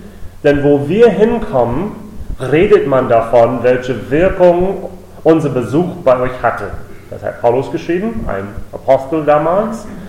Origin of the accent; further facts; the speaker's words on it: Richmond, Virginia, United States; German is a second language; now in Germany; ich komme aus den Vereinigten Staaten und ich komme aus einem wunderschönen Bundesland, das heißt Virginia. Und ich komme aus der Hauptstadt von diesem Bundesstaat, das heißt Richmond.